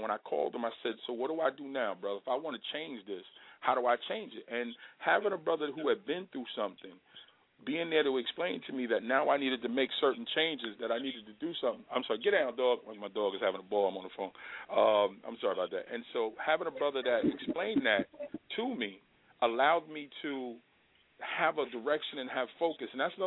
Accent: New York, United States; You know, I'm down here from New York.

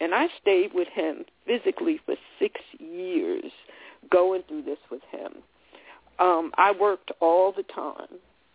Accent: New York, United States; Growing up on Long Island, I was sheltered from a lot of stuff that I had no idea even took place. When I moved to California, all that changed.

